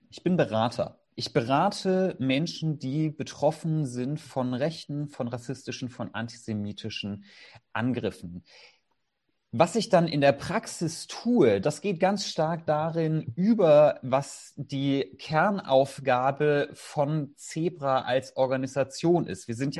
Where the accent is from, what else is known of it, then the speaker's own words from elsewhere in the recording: Southern Germany, Germany; Nun ja, ursprünglich komme ich tatsächlich aus dem Süden Deutschlands. Tatsächlich lebe ich jetzt mittlerweile aber schon seit vielen Jahren in Schleswig-Holstein.